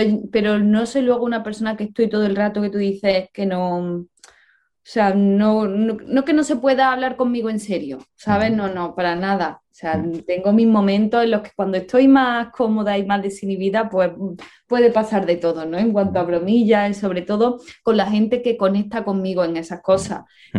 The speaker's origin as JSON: {"language": "Spanish", "town": "Puente Genil", "region": "Andalusia", "country": "Spain", "tie": "born or raised there", "said": "yo ahora estoy en Puente Genil, que es mi pueblo"}